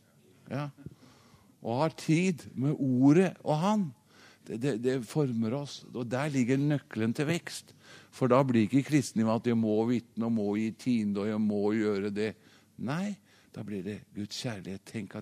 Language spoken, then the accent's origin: Norwegian; Fåberg, Innlandet, Norway; jeg vokste opp på Fåberg, det cirka en 6-7 kilometer fra sentrum på Lillehammer